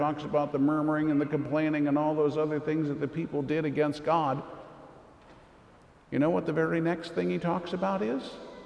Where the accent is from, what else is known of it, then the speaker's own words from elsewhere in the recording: Minnesota, United States; I mean, I'm from Minnesota. That's just part of what we do. We complain about everything.